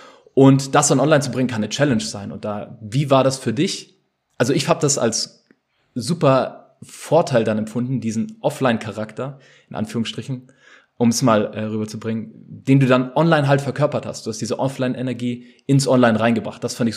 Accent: Germany; vor allen Dingen als Deutsche, wenn man sich das anschaut, ne?

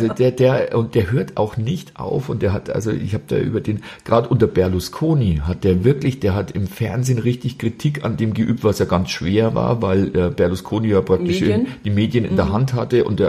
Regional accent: Bavaria, Germany; ich bin jetzt nicht in der DDR groß geworden und bin dann nach der Wende hierher und dann nach Italien, aber auch wir hier in Bayern

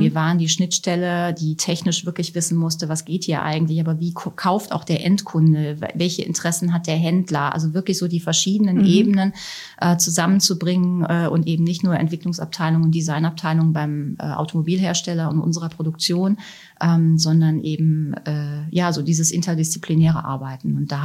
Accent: Germany

